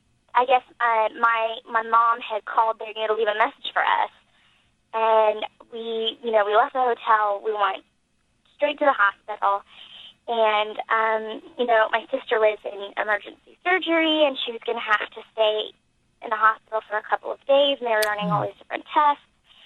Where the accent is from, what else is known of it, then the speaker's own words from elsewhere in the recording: Atlanta, Georgia, United States; I'm from Atlanta, so, we had the wedding there.